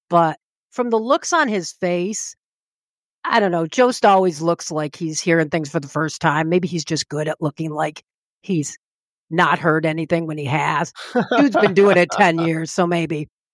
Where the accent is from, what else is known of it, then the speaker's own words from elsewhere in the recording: Michigan, United States; which is where I'm from Michigan.